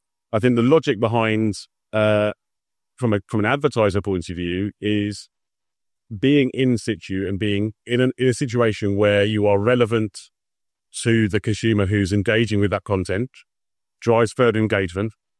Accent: Wembley, London, United Kingdom; I'm mixed race. I grew up in Wembley.

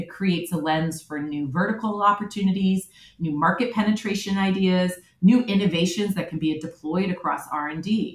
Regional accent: California, United States; moved away as an adult; also born or lived in Charlottesville, United States / Australia; that there was a real power in creativity and design and communications that was lacking while I was growing up in the Silicon Valley.

